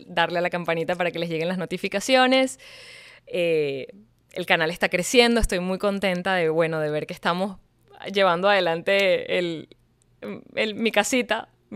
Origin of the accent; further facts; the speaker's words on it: Venezuela; nos pasa, bebeches, como venezolanos, cuando estás en un país donde noticias de Venezuela que llegaron fueron muy puntuales